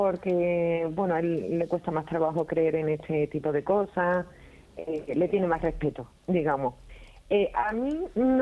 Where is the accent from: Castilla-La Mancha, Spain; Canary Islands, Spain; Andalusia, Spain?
Andalusia, Spain; Cartaya; en la zona de, en el término municipal de mi pueblo de Cartaya, les ha pasado aquí también gente que yo conozco